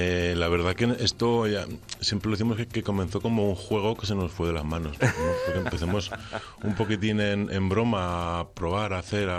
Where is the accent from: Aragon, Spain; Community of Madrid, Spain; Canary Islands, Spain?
Aragon, Spain; Bierge; Somos de Vierge los dos y parte de este proyecto vino porque nos queríamos quedar a vivir en Vierge, que era el pueblo de mis padres y el pueblo de sus padres.